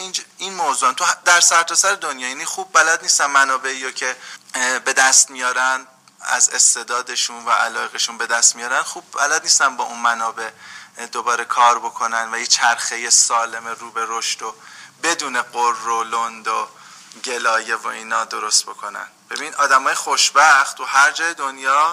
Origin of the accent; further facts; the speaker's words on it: Tehran, Tehran Province, Iran; ولی ما تو تهران، مثلا من تو خیابون جیهون درس خوندم، به دنیا اومدم، بزرگ شدم،